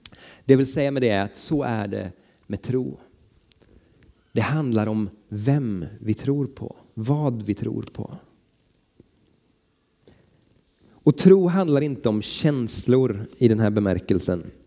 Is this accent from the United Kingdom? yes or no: no; Vänersborg, Västra Götaland County, Sweden; Men nära där jag växte upp, när vi flyttade hit till Vänersborg inne på Almgatan